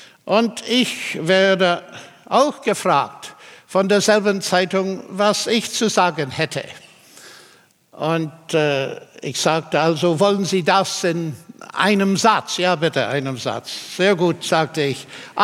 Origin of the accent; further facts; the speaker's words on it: Northern Ireland, United Kingdom; German is a second language; ich komme aus Nordirland. Meine Eltern waren gläubig und die waren sehr ungewöhnlich, weil sie christlich waren, ohne sektierisch zu sein.